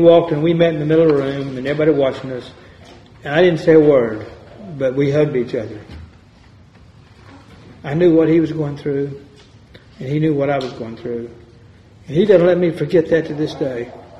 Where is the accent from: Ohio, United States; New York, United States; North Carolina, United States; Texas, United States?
Texas, United States; Lubbock; a good friend of mine there in my hometown of Lubbock, he lost his wife also